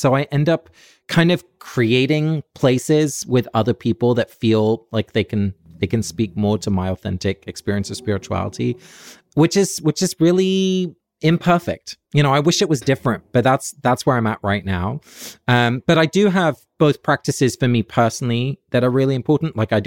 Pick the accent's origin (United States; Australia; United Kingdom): United Kingdom; England; I grew up in England, so there's always going to be a little Anglican kind of Church of England vibe, especially the choral music.